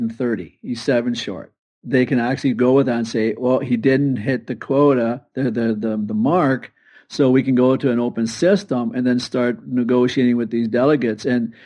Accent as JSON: {"language": "English", "country": "Canada", "said": "I'm not a Canadian throwing stones from a glass house. It's the same here."}